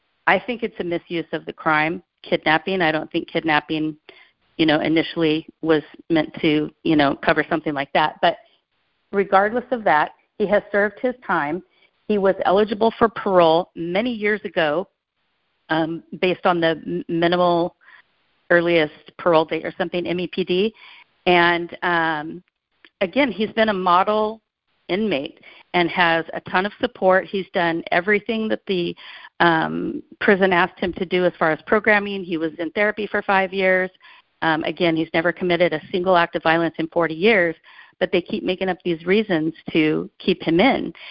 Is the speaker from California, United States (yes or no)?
yes; California, United States; I'm from California.